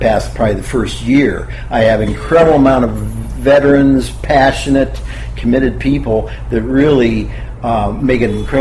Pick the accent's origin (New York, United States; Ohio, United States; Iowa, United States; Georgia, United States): Ohio, United States; now in California, United States; When I came out from Ohio, I was interested in my diet and you know, understanding I was a vegetarian for a while.